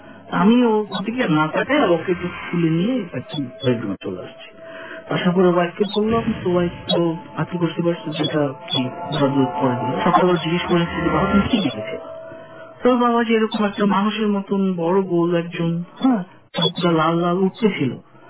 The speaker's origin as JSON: {"language": "Bangla", "town": "Jamalpur", "region": "Mymensingh Division", "country": "Bangladesh", "said": "আমার বাড়ি যাওয়ার জন্য জামালপুর জেলার যে নারায়ণ স্টেশনটি রয়েছে, তো ওই স্টেশনটা থেকে আমার বাড়ি যাওয়ার ডিস্টেন্স মেবি 10 মিনিটের একটা ডিস্টেন্স হবে।"}